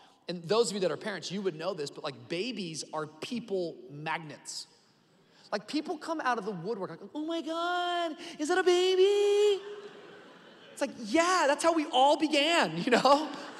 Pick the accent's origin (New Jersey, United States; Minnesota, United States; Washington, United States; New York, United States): Washington, United States; Tacoma; I grew up in Tacoma, Washington. I grew up in a Christian home. I'm 4 generations Pentecostal preacher on both sides.